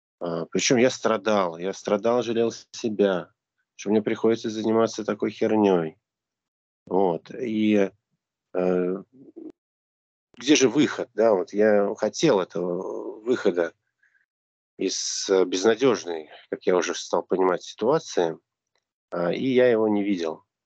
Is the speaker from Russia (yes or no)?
yes; Moscow, Russia; Мне 38 лет. Родился в Москве. Вырос и учился также в столице.